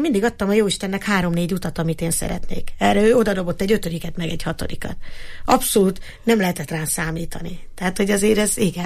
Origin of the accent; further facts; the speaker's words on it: Eger, Heves, Hungary; mint egri nő, nekem kell megcsinálnom az egri nőket